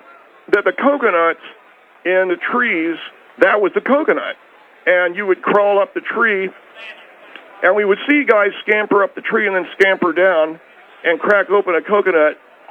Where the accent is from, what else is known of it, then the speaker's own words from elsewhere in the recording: California, United States; So I grew up around Santa Anita and enjoyed the race at Santa Anita.